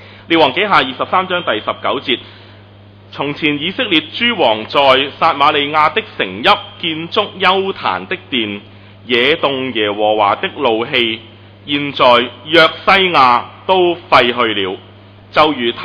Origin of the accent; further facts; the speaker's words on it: China; 我係中國人，你係以色列人，你嘅歷史關我乜事？